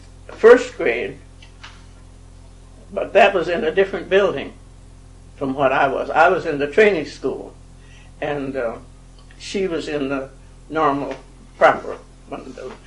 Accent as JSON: {"language": "English", "town": "Ypsilanti", "region": "Michigan", "country": "United States", "tie": "born or raised there", "said": "I was born out there on Ridge Road. And he was a tenant farmer. He never had a farm of his own. He was a tenant farmer. And in 1897, I think it was, they decided to move into Ypsi."}